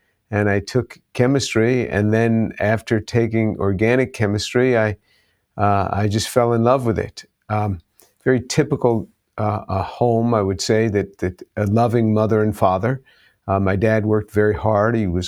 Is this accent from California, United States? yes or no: no; New York, United States; I was born in New York City, grew up just north of the city. My first home was right in the heart of the city, but grew up just north of the city, just maybe a 20-25 minute drive north of Midtown.